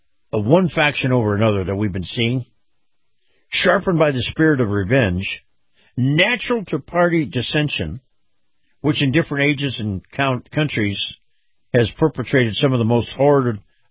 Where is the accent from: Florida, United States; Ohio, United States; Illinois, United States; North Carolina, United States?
Florida, United States; gasoline, $1.87 a gallon, right here in my home state of Florida.